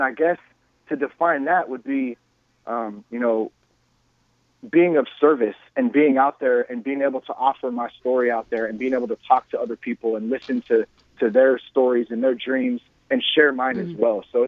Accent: California, United States; I'm from Northern California, so I mean I'm mm-hmm. you know I'm California to the fullest, born and raised here.

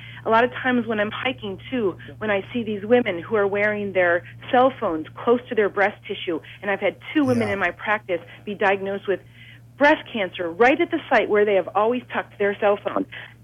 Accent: Ohio, United States; I'm a girl from Ohio. People say, what's my heritage? And I just say American.

